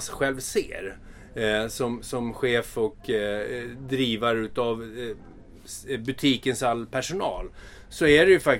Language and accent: Swedish; Tyresö, Stockholm County, Sweden; Jag är från Tyresö. Jag är uppväxt i Tyresö. Jag kom hit och vi flyttade in på Mygdalsvägen 16 ifrån stan, och då var jag något år bara.